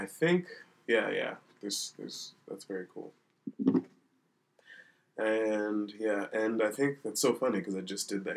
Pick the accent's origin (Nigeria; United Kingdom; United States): Nigeria; Yes, I am undereducated in the ways of being Nigerian, and I don't know Yoruba.